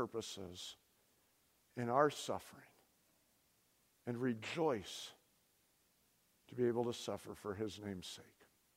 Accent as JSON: {"language": "English", "country": "United States", "said": "I'm an American. I was raised here."}